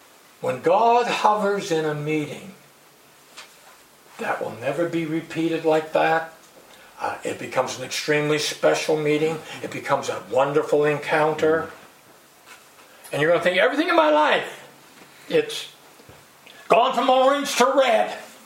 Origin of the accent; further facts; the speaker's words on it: Guernsey; we're just people from Guernsey.